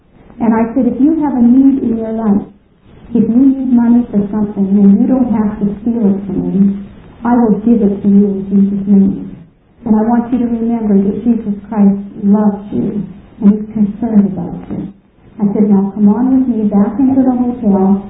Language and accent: English; Canada; I'm from Canada. I don't know nothing about martinis and violets. And, you know, some of you others, maybe you're more used to it, but I come from a small town nestled in the mountains where nobody even bothers to lock their doors hardly.